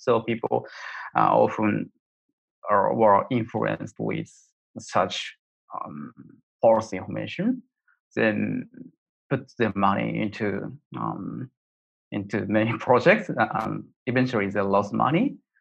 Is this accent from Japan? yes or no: yes; Japan; English is a second language; moved away as an adult; now in Singapore; So I'm from Japan. Now I live in Singapore. I just moved to Singapore from Japan a year and a half ago to start this business.